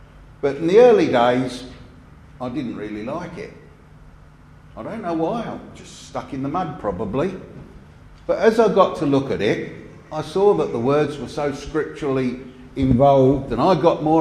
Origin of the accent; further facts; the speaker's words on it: East Ham, London, United Kingdom; the meeting where I grew up in London, East Ham